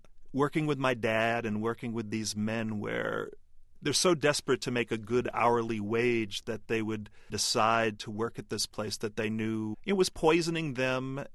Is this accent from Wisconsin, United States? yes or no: no; Kingston, New Hampshire, United States; My hometown of Kingston only had 900 people back then. It was a dairy farming town that had more cows than people.